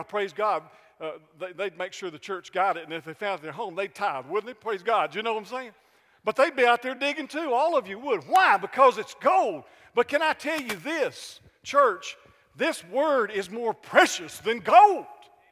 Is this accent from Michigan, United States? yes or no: no; Atlanta, Georgia, United States; I grew up in Atlanta, up in Cobb County.